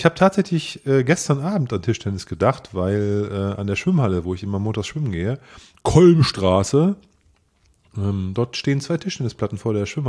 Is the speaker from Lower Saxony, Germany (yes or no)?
yes; Osnabrück, Lower Saxony, Germany; born there; Und der lebt in meiner Geburtsstadt Osnabrück.